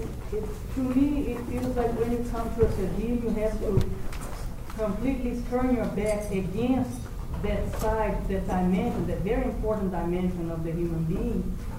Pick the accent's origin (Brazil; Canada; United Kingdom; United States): Brazil; because I come from Brazil